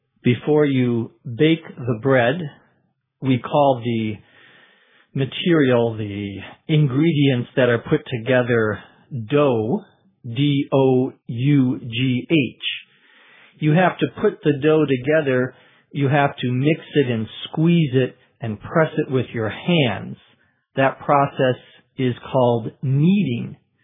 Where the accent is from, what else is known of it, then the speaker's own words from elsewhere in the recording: Minnesota, United States; and my home state of Minnesota.